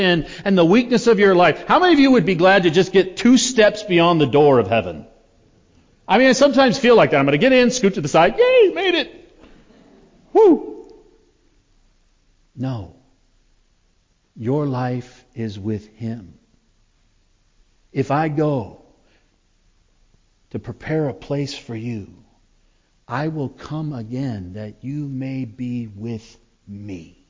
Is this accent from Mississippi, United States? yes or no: no; Fallon, Nevada, United States; now in Chicago, United States; I was coming from Fallon, Nevada, which the tallest building on the one main street is 4 stories tall.